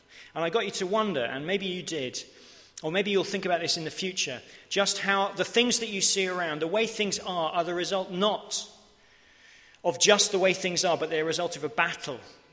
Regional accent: England, United Kingdom; We're quite English, aren't we?

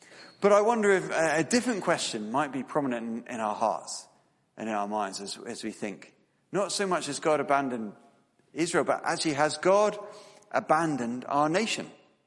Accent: Tunbridge Wells, South East England, United Kingdom; Back when I was 19 years old, on New Year's Day, my sister had two friends staying at our house where we grew up in Tunbridge Wells, down in Kent.

